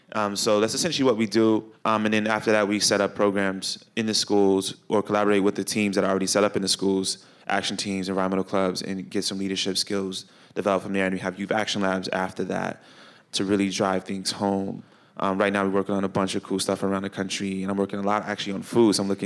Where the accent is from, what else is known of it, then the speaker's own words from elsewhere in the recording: Chicago, Illinois, United States; Yeah, well, I mean, I grew up in Chicago.